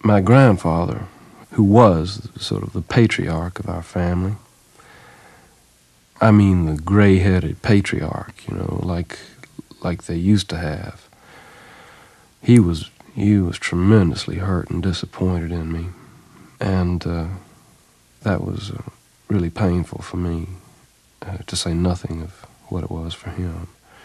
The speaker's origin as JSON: {"language": "English", "region": "Southern United States", "country": "United States", "said": "As a Southerner, I have a genuine prejudice against Northern American cities."}